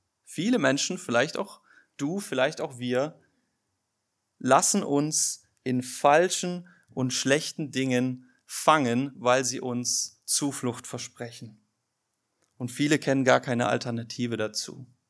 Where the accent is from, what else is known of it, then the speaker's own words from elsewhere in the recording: Rhine area, Germany; hier in Deutschland euch eine Burg angeschaut, wo ich herkomme, ne? Auch am Rhein und so.